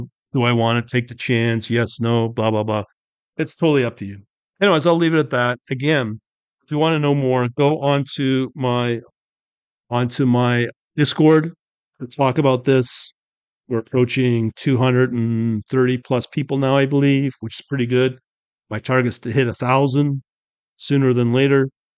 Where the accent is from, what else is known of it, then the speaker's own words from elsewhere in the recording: Canada; I'm a Canadian.